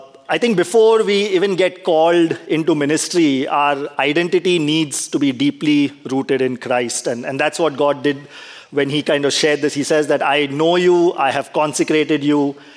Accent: India; moved away as an adult; now in United States; when we moved from India to US, it was obviously my employment, my job that kind of helped us move. And it's been 10 years.

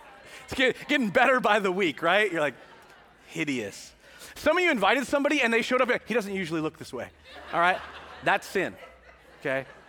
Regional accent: Marysville, United States; I remember growing up in Marysville and the bulk food section at Market Foods where Grocery Outlet and Big Five are, okay, up in North Marysville.

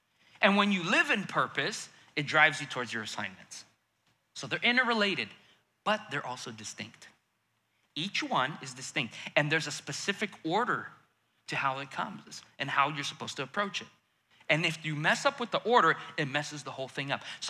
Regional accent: United States; I never experienced the Soviet Union. I grew up in the States.

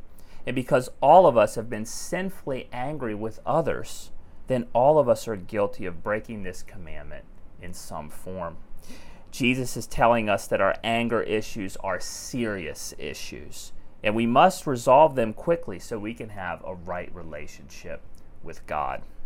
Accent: United States; In my home country, the U.S., the murder rate actually increased by 20%.

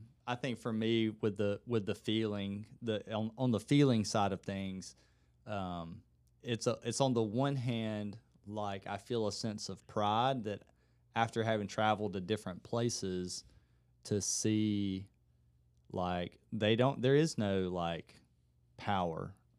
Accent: Georgia, United States; I'm from South Georgia.

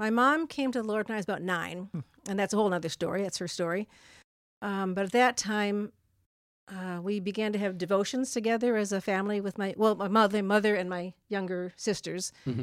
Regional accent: Syracuse, New York, United States; I was born in Syracuse, New York.

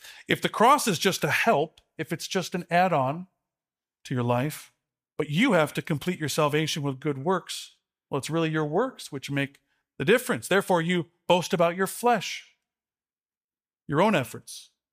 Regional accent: Chicago, Illinois, United States; Growing up as an Irish Catholic kid in the Chicago suburbs, a lot of my friends wore very pretty crosses, decoratively.

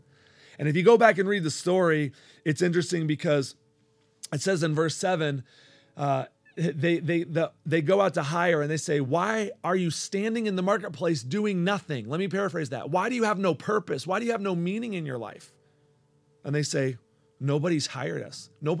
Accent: the South, United States; now in East Lansing, United States; You know, I'm from the South. It's cold up here.

